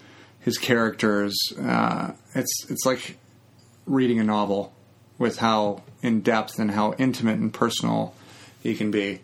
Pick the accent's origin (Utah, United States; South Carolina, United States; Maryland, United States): Utah, United States; I'm from Utah, was raised Mormon. You know, that was a really big part of my life and my family's life and all of that.